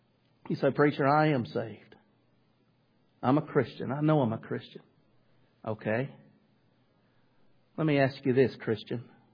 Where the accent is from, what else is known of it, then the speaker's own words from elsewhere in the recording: Greenwood, Arkansas, United States; I'm not from Alexandria. I'm from Greenwood, Arkansas. But I have a burden not to go to a KEI and work in Corinth. I have a burden to go to struggling churches in western Arkansas and eastern Oklahoma